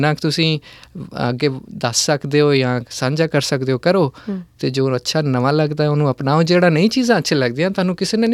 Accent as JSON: {"language": "Punjabi", "town": "Bhakharpura", "region": "Punjab", "country": "India", "said": "2 ਸਾਲ ਪਹਿਲਾਂ ਮੈਂ ਆਪਣੇ ਪਿੰਡ ਗਿਆ ਸੀ, ਸਾਡਾ ਪਿੰਡ ਹੈ ਭਾਖਰਪੁਰਾ ਬਟਾਲੇ ਔਰ ਅੰਮ੍ਰਿਤਸਰ ਦੇ ਵਿੱਚ"}